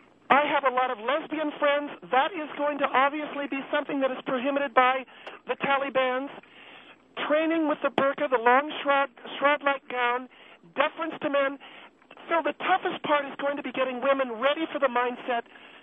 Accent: United States; That is the reality. And as American women, we are tough women. and we can adapt to a lot.

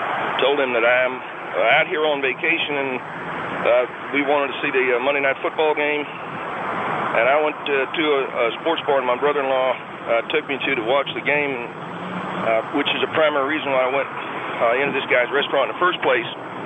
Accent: Illinois, United States; I come from Illinois to be with my family and visit some friends out here.

